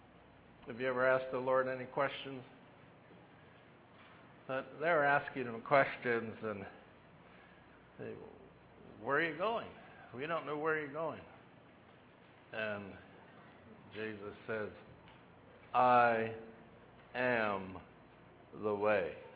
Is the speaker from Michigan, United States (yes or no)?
yes; Richmond, Michigan, United States; I'm from Richmond, Michigan, the other side of the state.